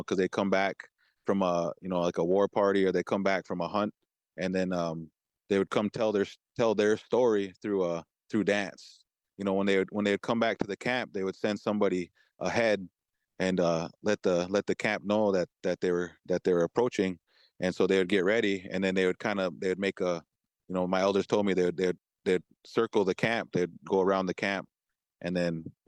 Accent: South Dakota, United States; moved away as an adult; now in Oneida, United States; And growing up in South Dakota, we didn't really have lacrosse over there. And then as soon as I come over to Oneida, Wisconsin, the Green Bay area over the last 20 years, I got to watch it.

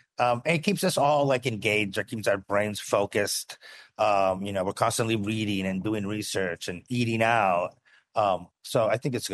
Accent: Venezuela; It reminded me a lot of growing up in Venezuela.

